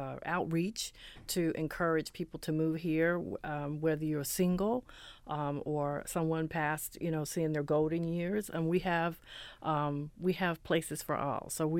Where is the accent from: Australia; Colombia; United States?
United States; the South; I grew up in the South and I grew up in suburbia.